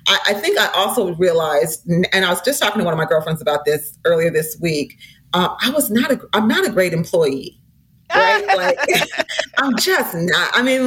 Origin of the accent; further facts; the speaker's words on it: St. Paul, Minnesota, United States; So I'm a child of the 70s, and I was raised in St. Paul, Minnesota, in in the 70s, right? Not a whole lot of diversity.